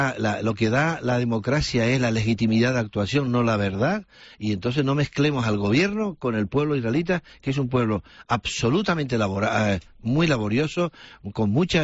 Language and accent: Spanish; Spain; Yo me siento español profundamente